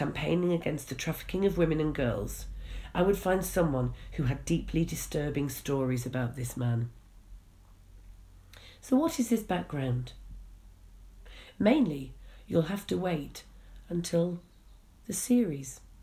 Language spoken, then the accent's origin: English; United Kingdom; I'm a British journalist, researcher, and feminist campaigner.